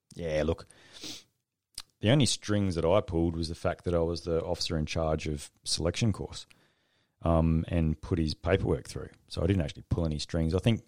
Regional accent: Australia; And because we're scared to have them as an Australian culture, then what quite often happens is we don't ever get that trust back

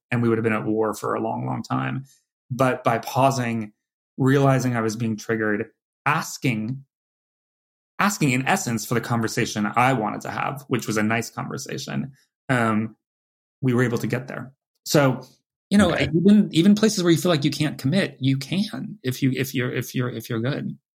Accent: California, United States; now in New York, United States; I'm a wuss from California

